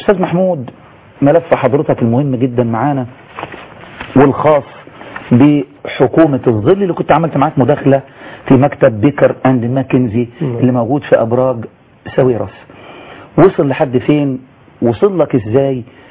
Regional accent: Egypt; احنا كمصريين

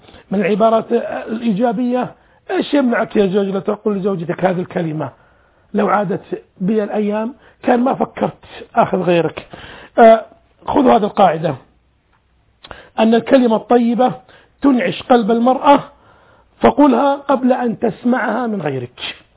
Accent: Saudi Arabia; also born or lived in Kuwait; أنا طبعا أحب السعودية حب هذا بلدي، وأنا سعودي أبا عن جد أبي وجدي، لكن أنا مولود في دولة الكويت

